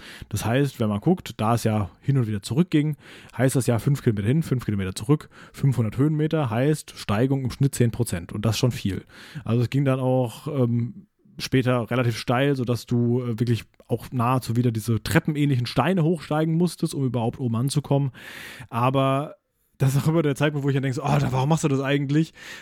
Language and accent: German; Germany; Also da verstehe ich ja schon wenig und ich bin Deutscher, ja.